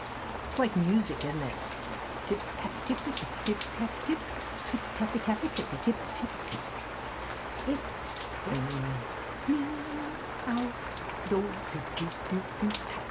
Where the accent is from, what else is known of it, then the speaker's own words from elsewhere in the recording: Anaheim, California, United States; I'm from Anaheim, California, and let me tell you, when it rains here, it is an event.